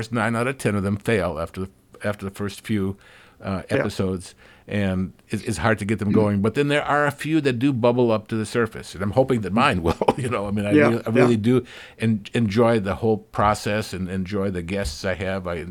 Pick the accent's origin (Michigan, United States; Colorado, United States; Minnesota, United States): Minnesota, United States; Minneapolis; I go back and listen to my hometown radio station in Minneapolis, WCCO, just to kind of feel the feel that I had back then.